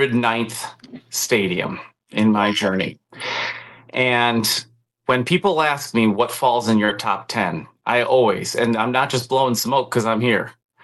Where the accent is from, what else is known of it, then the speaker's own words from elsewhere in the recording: Wisconsin, United States; So I grew up in Wisconsin, and I grew up there in the early 90s when the program was really turning its fortunes.